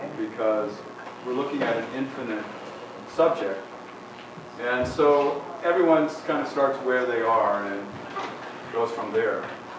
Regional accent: Maine, United States; I'm not from Minnesota, I have to confess. But I am from back east. And if you go north there, you also find a spruce fir forest. You go far enough north. Northern Maine, where I'm from.

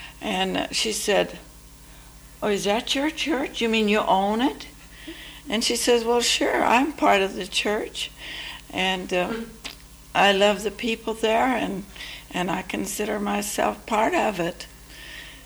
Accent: Puyallup, Washington, United States; I'm from Puyallup, Washington.

